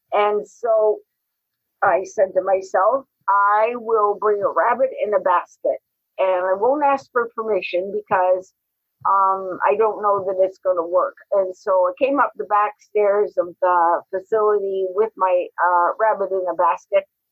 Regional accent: Canada; now in United States; And then I am a Canadian on a permanent resident in the U.S., and I went back home to Canada

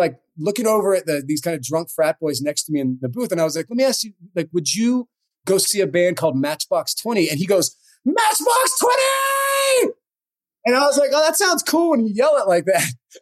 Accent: South Carolina, United States; I mean, I grew up in South Carolina.

